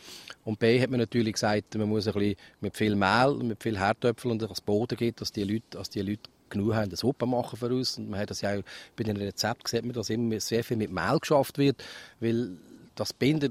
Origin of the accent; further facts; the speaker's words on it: Switzerland; Wir haben das allerdings als Schweizer gut gemacht.